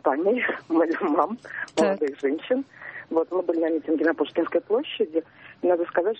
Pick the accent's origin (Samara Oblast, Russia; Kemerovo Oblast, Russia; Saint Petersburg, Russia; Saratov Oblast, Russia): Saint Petersburg, Russia; я из Петербурга.